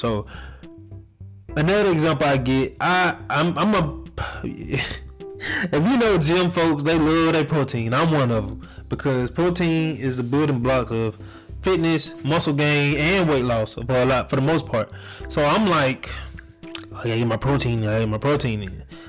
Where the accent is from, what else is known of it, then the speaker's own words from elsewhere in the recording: the South, United States; And I'm from the South, so when we eat to get full.